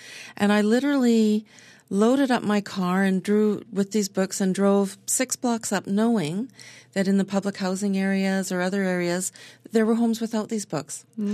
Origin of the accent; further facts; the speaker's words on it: Canada; born there; thank God I was born in Canada